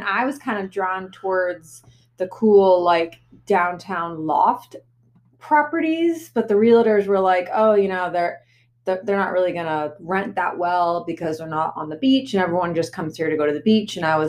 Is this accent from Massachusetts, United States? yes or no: yes; Massachusetts, United States; maybe growing up in Massachusetts and going to the Cape, that's what I think of a beach as being, like Cape Cod